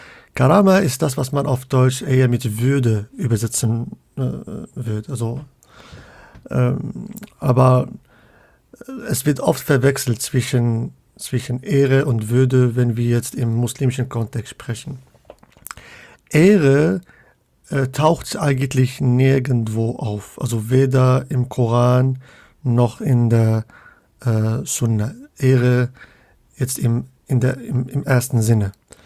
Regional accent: Casablanca, Casablanca-Settat, Morocco; now in Hamburg, Germany; Ich wohne in Hamburg, arbeite an der Uni Münster. Ich komme ursprünglich aus Casablanca.

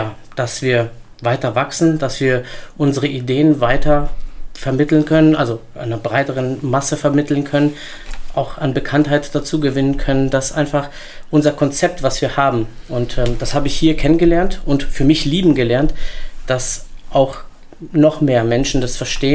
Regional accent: North Rhine-Westphalia, Germany; ich komme ja gebürtig aus dem Münsterland, zwar ländlich aufgewachsen, aber mein Dorf, in dem ich groß geworden bin, hatte 45.000 Einwohner. Also es war schon eine Stadt und ich hatte kaum einen Bezug zur Natur.

